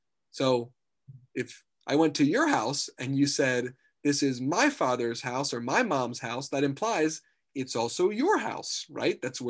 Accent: Reading, Pennsylvania, United States; We grew up in Reading, Pennsylvania. It was in the city. You know, trash was, you know, kind of common thing to see, at least in our block.

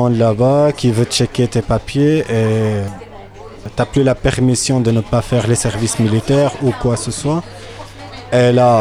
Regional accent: Syria; first language Arabic; French is a second language; now in Brussels, Belgium; J'ai appris l'arabe et j'étais quelqu'un de la Syrie. Et maintenant, je parle français, je m'exprime en français

